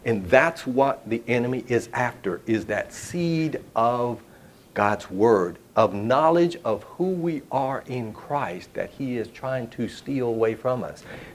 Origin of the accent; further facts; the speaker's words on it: Puerto Rico; I was born Catholic in Puerto Rico, where I'm from